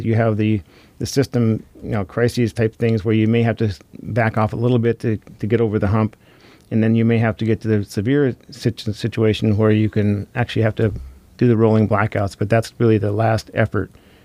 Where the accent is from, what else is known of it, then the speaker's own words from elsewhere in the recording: Fairbanks, Alaska, United States; I'm actually from Fairbanks, William, and been there a long time.